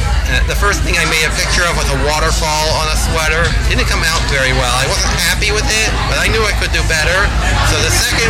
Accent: Baltimore, Maryland, United States; I'm from Baltimore.

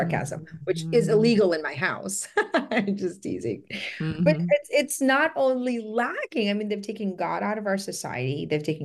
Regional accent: Philippines; now in United States; I was an immigrant from the Philippines who wanted to come here. My parents came here to have a better life.

